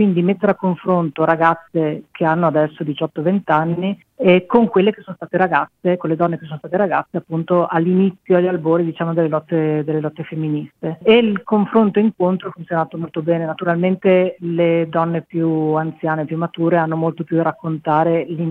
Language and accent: Italian; Borgo Valsugana, Trentino-Alto Adige, Italy; le riprese le abbiamo fatte a Borgo Valsugana, che è il mio paese, in Bassa Valsugana